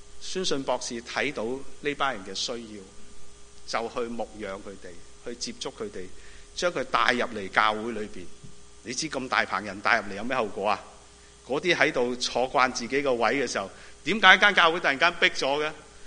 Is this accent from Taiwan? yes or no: no; China; 我们中国人呢都似似地啲